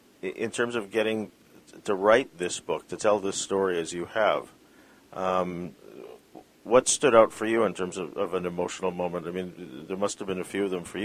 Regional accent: Vancouver, British Columbia, Canada; I'm the same age as you, Seth, and my parents are Filipino. I grew up in Vancouver. I was born in Vancouver.

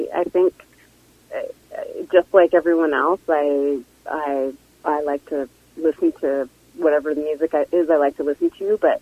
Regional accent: Alberta, Canada; also born or lived in Vancouver; No, I had no idea. I grew up in Alberta, but I fell in love with Vancouver while I was there.

